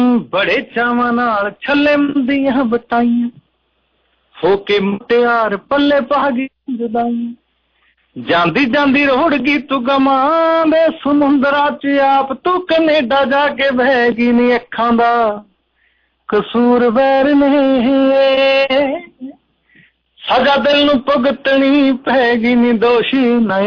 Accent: Dhuri, Punjab, India; also born or lived in Dhura; ਮੇਰਾ ਨਾ ਜਨਮ ਸਾਡਾ ਪਿੰਡ ਧੂਰਾ ਤੇ ਨਾਲ ਹੀ ਧੂਰੀ ਦੇ ਨਾਲ ਹੀ, ਤੇ ਮੇਰੀ ਸੁਰਤ ਜਣੀ ਇੱਥੇ ਧੂਰੀ ਸੰਭਲੀ ਹੈ

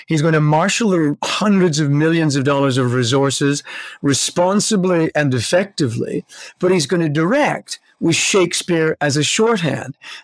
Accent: Canada; in order to make a living as a Canadian actor, you have to do that.

